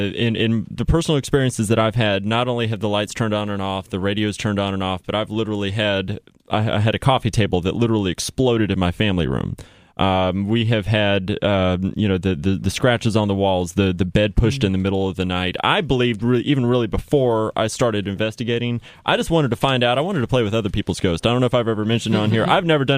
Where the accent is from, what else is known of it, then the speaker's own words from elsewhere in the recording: McDonough, Georgia, United States; This is down in my hometown of McDonough.